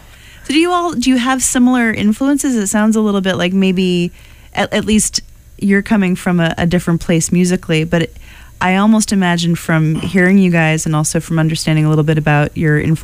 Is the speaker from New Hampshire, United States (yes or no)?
yes; New Hampshire, United States; Because I am also from Southern New Hampshire, so I'm aware of the importance of metal to our people.